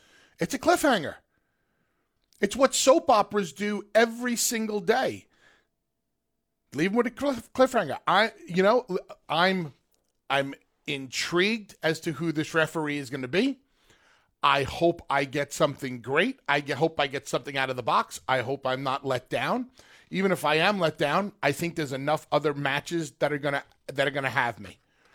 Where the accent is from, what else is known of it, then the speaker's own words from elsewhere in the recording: Northeast, United States; when we were kids growing up in the Northeast, we were fed a steady diet of WWE.